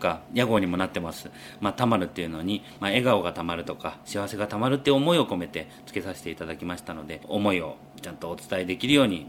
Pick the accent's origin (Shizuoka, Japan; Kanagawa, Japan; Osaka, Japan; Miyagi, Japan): Kanagawa, Japan; Fujisawa; 特に地元の藤沢でも本当に美味しい野菜とかもいっぱいあるんですけども、